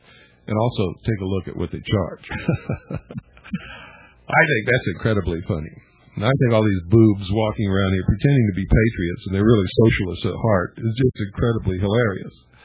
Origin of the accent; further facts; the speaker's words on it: United States; I believe in liberty. I'm an American.